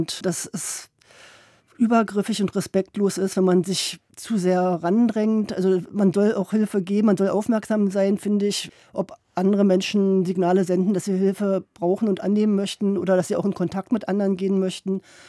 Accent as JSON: {"language": "German", "region": "Berlin", "country": "Germany", "tie": "born or raised there", "said": "Also ich bin in Tegel groß geworden, in Reinickendorf"}